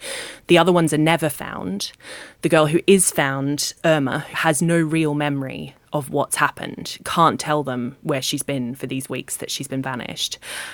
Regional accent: Australia; You may be able to tell from my accent, some days it's stronger than others. I grew up in Australia

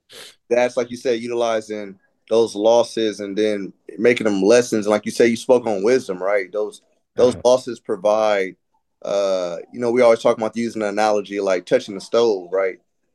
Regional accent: Antioch, United States; We grew up in Antioch. It was supposed to be a suburban area, but it was like a melting pot from everybody from every hood, every block.

